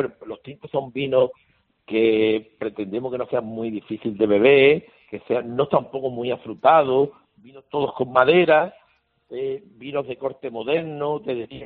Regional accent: Mijas, Andalusia, Spain; por aquí, por Málaga, por Mija, de donde yo soy

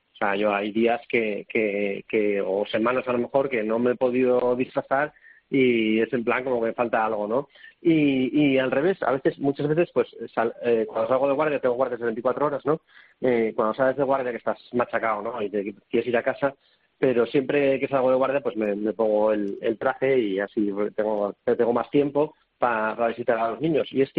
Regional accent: Oviedo, Asturias, Spain; nosotros somos aquí de Oviedo, de Asturias

